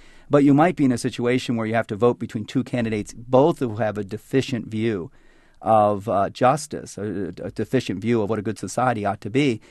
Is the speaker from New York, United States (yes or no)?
no; Pennsylvania, United States; Actually, I come from Pennsylvania, and this is a tradition that actually has happened in Pennsylvania a few times